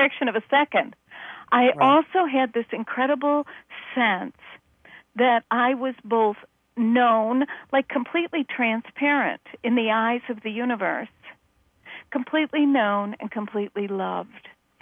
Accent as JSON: {"language": "English", "town": "Chicago", "region": "Illinois", "country": "United States", "said": "you know, I'm from Chicago, very Midwest."}